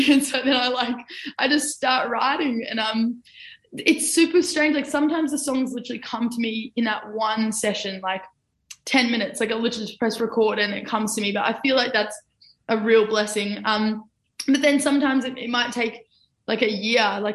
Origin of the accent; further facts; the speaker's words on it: Palmwoods, Queensland, Australia; also born or lived in Mullaney; So I was born and raised in Palmwoods. Well, I was born in Mullaney, then we moved to Palmwoods.